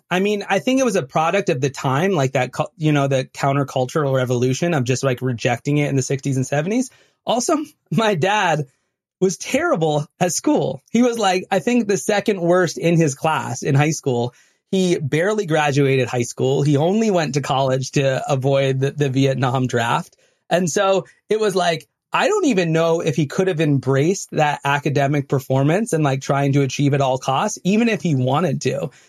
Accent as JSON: {"language": "English", "region": "Vermont", "country": "United States", "moved": "as an adult", "lives_now": "Chicago, United States", "said": "I'm from Vermont originally, but and then I go to college in upstate New York. But then after college, I go and move to Chicago"}